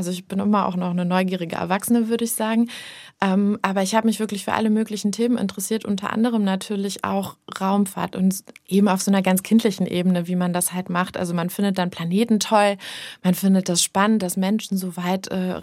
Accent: Berlin, Germany; born there; ich bin in Berlin geboren. Da stand noch die Mauer.

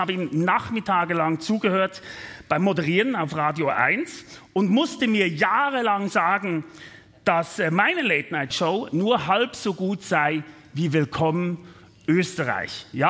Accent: Switzerland; Also ich als Schweizer fahre da nicht mehr durch.

